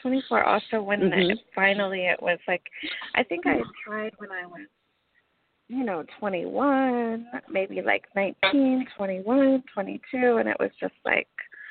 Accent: Alaska, United States; I grew up in Alaska, like pretty much he was with Holly at the time I became a playmate. So we were both from the islands in Alaska, the Aleutian Islands and the Panhandle.

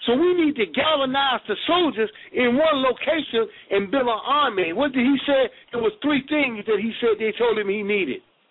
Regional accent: the South, United States; Hell, I grew up in the South. My grandmother raised everything we ate.

